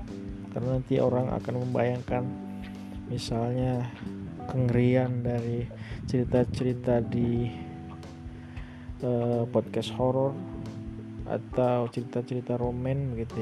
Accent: Palembang, South Sumatra, Indonesia; tepatnya saya dari kota Palembang, Sumatera Selatan.

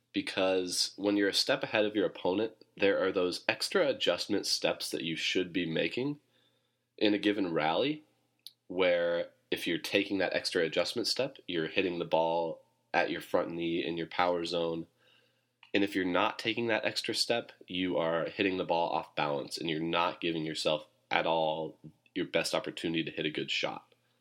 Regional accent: Portland, United States; And maybe that's a bias because they're at it right at the moment, and because I'm from Portland.

